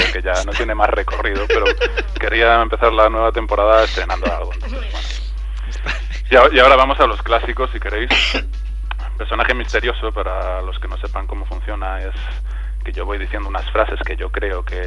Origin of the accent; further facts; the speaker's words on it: Basque Country, Spain; Yo soy vasco y no saboteo nada.